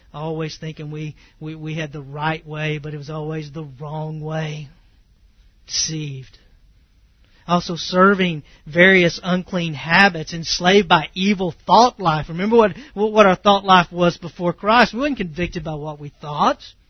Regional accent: Texas, United States; I mean, I grew up in East Texas. I was not churched, and I'm thankful for that.

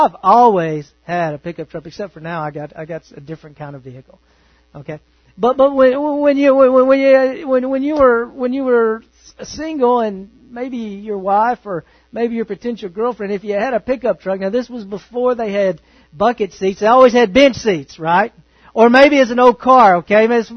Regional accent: Texas, United States; Didn't went over there. That's bad English. And I'm from East Texas.

